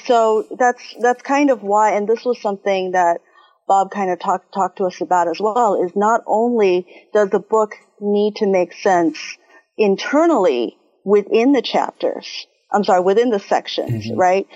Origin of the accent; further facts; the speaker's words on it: Taiwan; Yeah, I am originally from Taiwan, so I am Chinese.